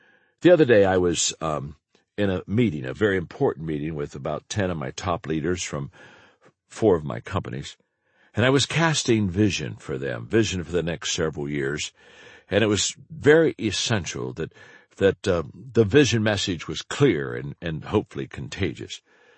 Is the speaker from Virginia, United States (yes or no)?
no; Circleville, Ohio, United States; I grew up in Circleville, Ohio. It was in the middle of the country. The community was almost entirely white, and my family was lower middle class.